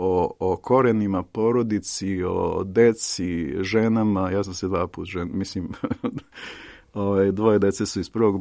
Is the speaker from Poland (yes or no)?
no; Arilje, Šumadija and Western Serbia, Serbia; Arilj je inače moj grad odakle sam ja